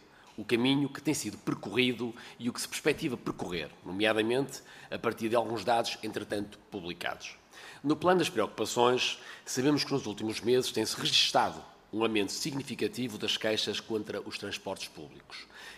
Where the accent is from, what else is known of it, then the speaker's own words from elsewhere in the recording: Guimarães, Braga, Portugal; Enquanto também vimaranense